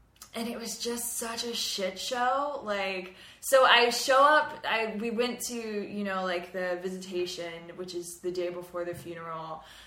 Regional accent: Mississippi, United States; So I grew up in Mississippi.

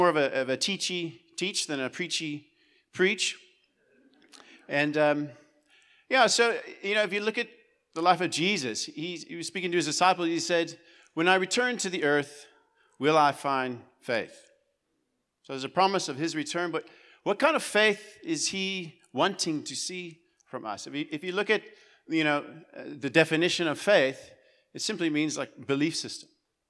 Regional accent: United States; moved away as an adult; now in Durbanville, South Africa; I'm American, she's Afrikaans, and we just prove that God does have a sense of humor. We've been in Joshen in Durbanville for 14 years

